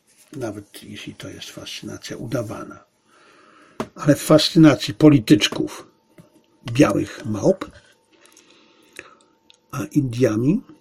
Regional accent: Zabrze, Silesian Voivodeship, Poland; a ja pochodzę z Zabrza, więc wtedy w Zabrzu było 17 kopalń.

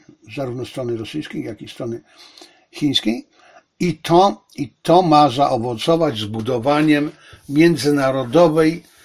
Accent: China; ja w każdym razie, jako Chińczyk, mam tę nadzieję, że ta współpraca obu stron się powiedzie.

